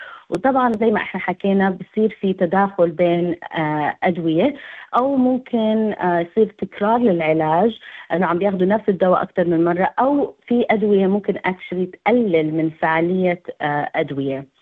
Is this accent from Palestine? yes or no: yes; Palestine; now in Australia; فمثلاً أنا فلسطينية